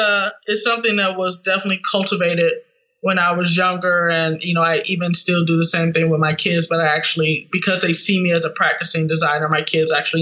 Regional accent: St. Louis, Missouri, United States; I grew up in St. Louis, Missouri, and I'm still here.

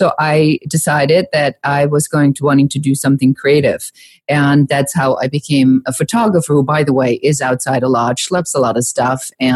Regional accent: Nuremberg, Bavaria, Germany; also born or lived in Munich; I'm born in Munich and I grew up in Nuremberg.

